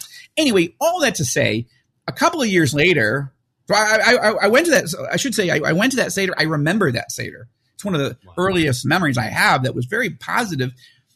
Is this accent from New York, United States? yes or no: yes; New York, United States; as a New Yorker, I had to get rid of all my New Jersey jokes out of my repertoire.